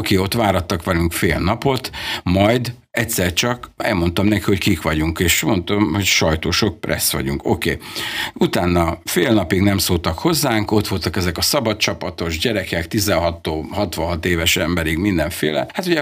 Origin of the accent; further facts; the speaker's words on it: Hungary; mikor meglátta a paszportot, az útlevelemet, hogy magyar vagyok, akkor egyből azt mondta, hogy 100